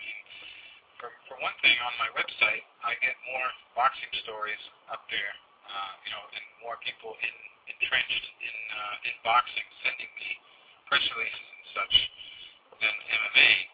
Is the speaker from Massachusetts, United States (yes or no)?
yes; Massachusetts, United States; I'm from Massachusetts, so it would be Peter McNeely.